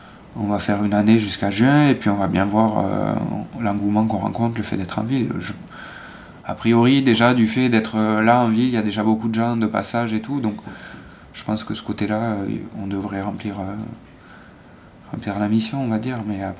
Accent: Larzac, Occitanie, France; born there; Moi je suis né sur Larzac

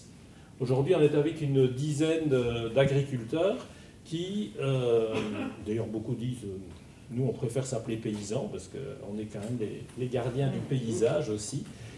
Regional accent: Belgium; now in Gers, France; je suis belge ayant habité dans des villes toute ma vie, et ça fait 10 ans que je suis dans Gers

